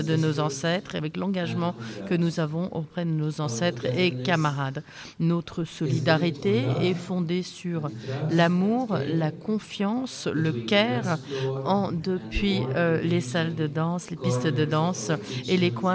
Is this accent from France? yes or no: no; Berlin, Germany; Donc, nous sommes de Berlin, nous sommes arrivés de Berlin, nous sommes très très heureux de ne pas être en Allemagne actuellement.